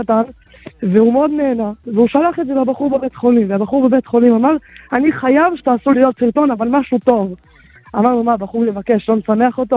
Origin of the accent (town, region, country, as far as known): Jerusalem, Jerusalem District, Israel